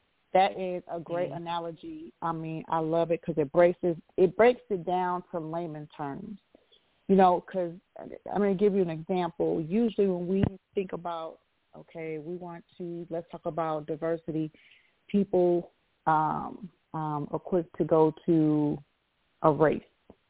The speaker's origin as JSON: {"language": "English", "region": "the South", "country": "United States", "tie": "born or raised there", "said": "I grew up in the South, but now I work in the South"}